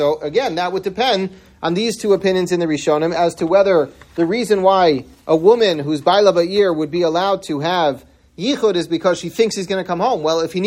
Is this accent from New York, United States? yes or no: yes; New York City, New York, United States; I grew up in Washington Heights. That's one part of New York City.